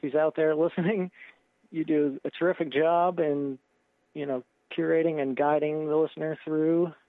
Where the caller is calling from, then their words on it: Belfast, Maine, United States; I'm local to Belfast.